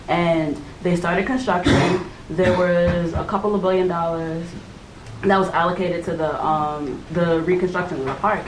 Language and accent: English; New York City, New York, United States; So I'm from New York City, and there's a park in an area that I used to go to school in called Crispus Attucks Park.